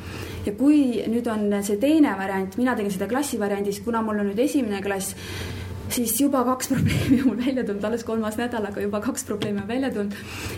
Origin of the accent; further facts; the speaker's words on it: Valga, Valga County, Estonia; mina olen Valgast pärit